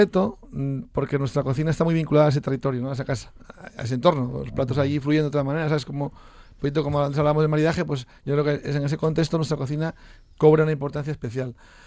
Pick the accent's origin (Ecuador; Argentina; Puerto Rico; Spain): Spain; Asturias; nuestro paisano, asturiano también, creo que es el proyecto más importante que hay.